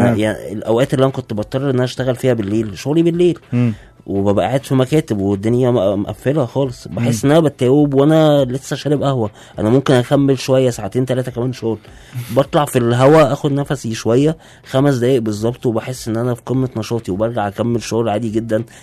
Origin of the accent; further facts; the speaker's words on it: Egypt; اقصد احنا كمصريين احنا على طول عندنا موضوع الضحك ده